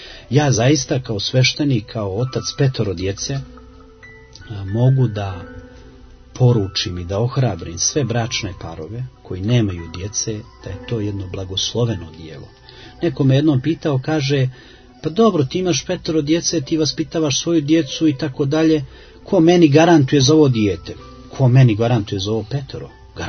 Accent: Montenegro

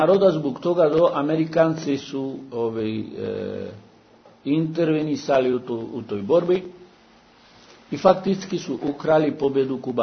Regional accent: Cuba; Serbian is a second language; I ne samo kod nas na Kubi

